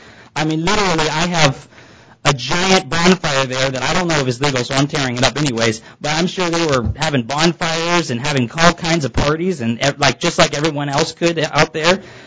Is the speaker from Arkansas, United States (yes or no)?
yes; Arkansas, United States; born there; I was born in Arkansas. Just because I was raised in the military doesn't mean that I don't have a heart in this area.